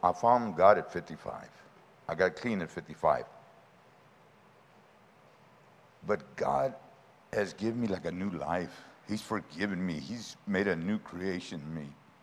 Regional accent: New Braunfels, Texas, United States; now in San Antonio, United States; And it's funny because I'm from New Braunfels.

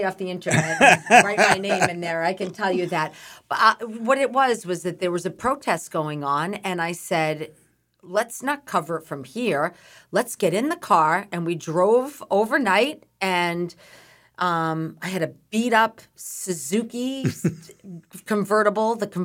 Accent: Groveland, Massachusetts, United States; I grew up in Groveland, Massachusetts, which is near Newburyport and Haverhill.

